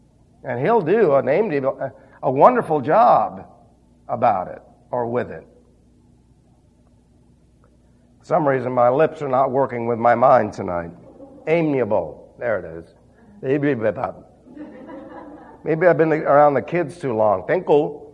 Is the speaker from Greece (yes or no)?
yes; Macedonia, Greece; Well, I'm a mountain man. I came from Macedonia. And we talk very slow, don't you know?